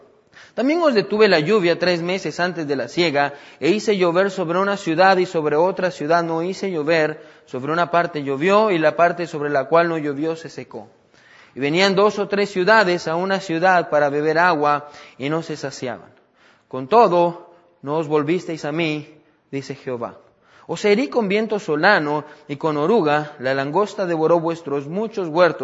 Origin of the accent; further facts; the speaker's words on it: Guatemala; Yo soy de Guatemala, soy puro chapín.